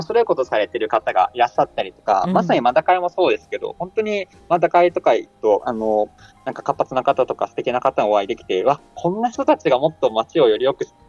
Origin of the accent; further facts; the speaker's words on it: Yokohama, Kanagawa, Japan; moved away as an adult; now in Sapporo, Japan; 出身横浜ではあるんですけど、うん、大学院から北海道札幌の方に来てて